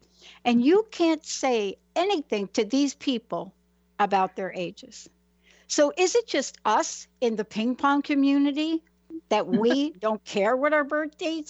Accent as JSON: {"language": "English", "town": "New York City", "region": "New York", "country": "United States", "said": "I'm a girl from the Bronx."}